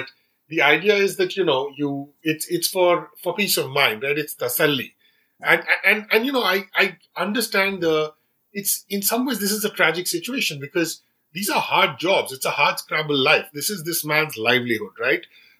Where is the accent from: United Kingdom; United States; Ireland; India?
India; growing up in India, you were always told, don't do this, don't do that, because you can, you know, the water is bad.